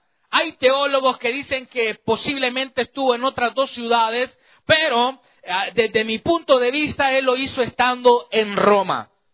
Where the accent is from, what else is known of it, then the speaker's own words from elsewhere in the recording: Chalatenango, El Salvador; mi bisabuela allá en el pueblo, allá en mi tierra, en Salvador, en Chalatenango, habían dejado un baúl?